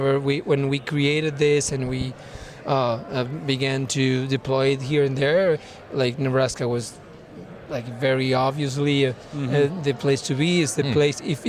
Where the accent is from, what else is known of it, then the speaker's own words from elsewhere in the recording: Argentina; now in Lincoln, United States; I'm natural from Argentina.